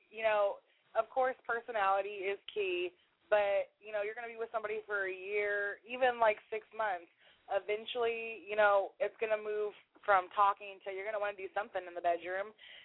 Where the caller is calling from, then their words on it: Seattle, Washington, United States; Hey, what's up? … I'm calling from Seattle